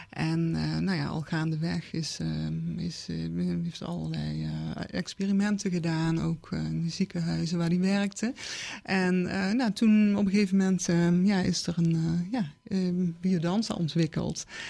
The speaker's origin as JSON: {"language": "Dutch", "region": "Limburg", "country": "Netherlands", "accent": "Limburg", "lives_now": "Weesp, Netherlands", "said": "39 jaar. Ik woon ruim 5 jaar in Weesp. Ik heb een Limburgse achtergrond. Dat hoor je wel in mijn accent, denk ik."}